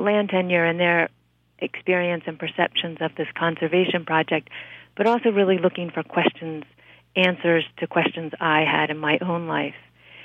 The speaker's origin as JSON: {"language": "English", "country": "United States", "said": "Fear of giving up who I was as an American."}